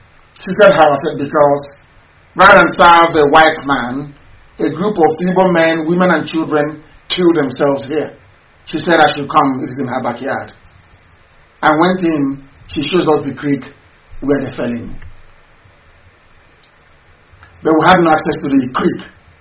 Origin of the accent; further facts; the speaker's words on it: Niger Delta, Nigeria; We are Niger Delta. We are from the South.